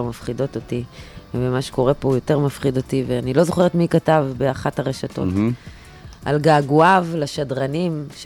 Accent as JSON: {"language": "Hebrew", "town": "Haifa", "region": "Haifa District", "country": "Israel", "said": "לא, הייתי, אני מחיפה."}